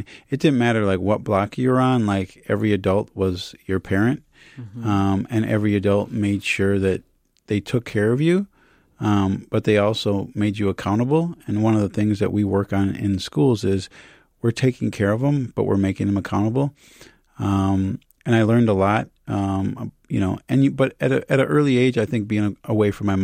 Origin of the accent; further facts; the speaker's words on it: Minnesota, United States; born there; also born or lived in Gambia; You know, I was born here, but my family at a very early age wanted to make sure that I understood